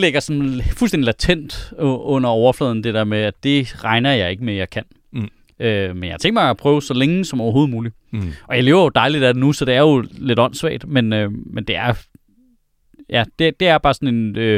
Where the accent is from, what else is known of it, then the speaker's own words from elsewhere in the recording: Sorø, Zealand, Denmark; Lige præcis, hvor jeg kommer fra.